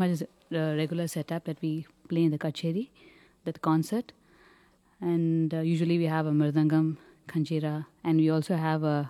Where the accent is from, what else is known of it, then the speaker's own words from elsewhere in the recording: Delhi, India; And I grew up in Delhi, oh, North India.